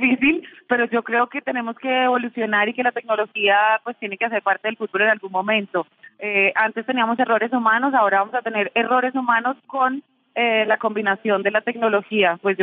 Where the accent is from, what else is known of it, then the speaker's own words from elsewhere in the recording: Colombia; Pues yo soy muy realista, también optimista porque soy colombiana.